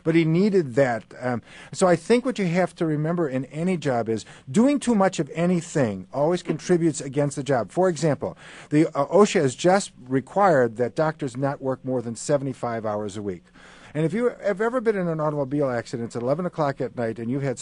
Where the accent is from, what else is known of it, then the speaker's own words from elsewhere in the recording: Chicago, Illinois, United States; I'm from Chicago, so I'm willing to sign that petition again and again